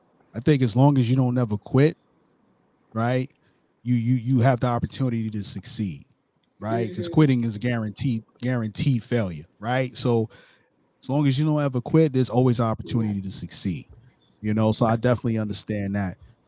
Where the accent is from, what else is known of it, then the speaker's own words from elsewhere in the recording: Brooklyn, New York, United States; Shout out to all the New York DJs. I'm from Brooklyn, New York.